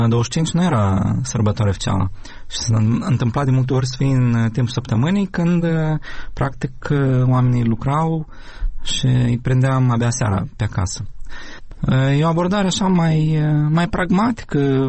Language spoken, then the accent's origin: Romanian; Ukraine; Romanian is a second language; now in Romania